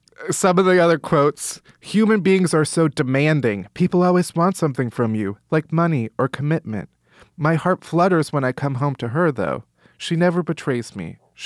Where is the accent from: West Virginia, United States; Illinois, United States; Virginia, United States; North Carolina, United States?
Illinois, United States; Chicago; I grew up in Chicago.